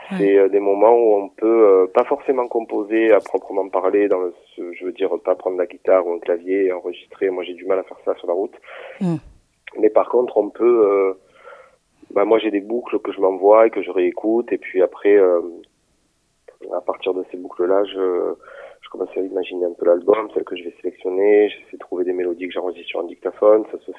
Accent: Corsica, France; c'est les mon enfance en Corse, c'est que j'ai ressenti

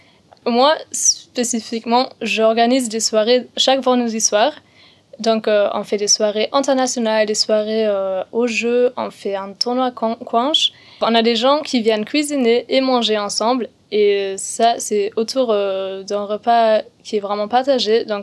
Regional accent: Berlin, Germany; French is a second language; now in Grenoble, France; Et vu que je viens de Berlin, il y a beaucoup de gens là-bas aussi et c'est très cher.

